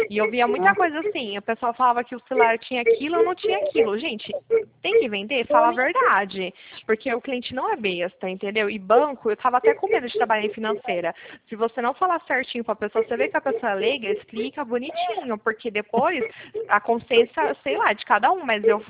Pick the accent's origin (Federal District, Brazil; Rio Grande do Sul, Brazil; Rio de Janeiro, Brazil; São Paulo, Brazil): São Paulo, Brazil; Pirassununga; eu moro aqui no interior, né? Eu sou de Pirassununga, meu marido trabalha na 51, que é a terra da cachaça.